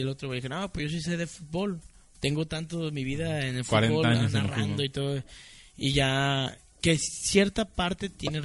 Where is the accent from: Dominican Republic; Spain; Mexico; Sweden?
Mexico; Guadalajara, Jalisco; Soy de aquí de Guadalajara.